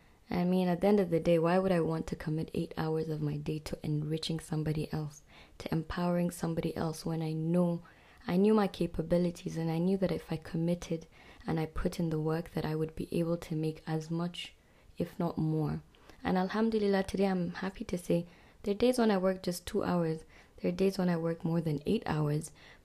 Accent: Abuja, Federal Capital Territory, Nigeria; also born or lived in Maiduguri; I'm semi-fluent in Kanuri. I lived in Maiduguri till I was about 5. Then I moved to Abuja, where I did my primary and secondary school there.

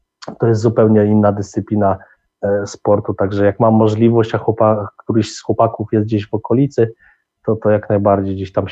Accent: Szczytno, Warmian-Masurian Voivodeship, Poland; odkąd pamiętam, to wychowywałem się nad jeziorem. Wiesz, pochodzę z Mazur, z bardzo pięknego miasta, ze Szczytna. Tam do najbliższego jeziora miałem jakieś 600 metrów.

